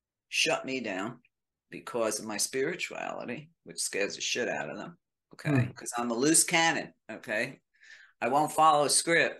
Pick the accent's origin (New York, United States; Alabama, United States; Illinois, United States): New York, United States; Brooklyn; Number one, I'm Italian. I'm a woman. And I'm from Brooklyn.